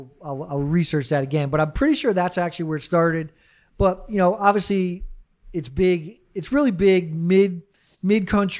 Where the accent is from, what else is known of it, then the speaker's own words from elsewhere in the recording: West Haven, Connecticut, United States; So where I grew up in West Haven, and we went to Mike's and Zuppardi's a lot.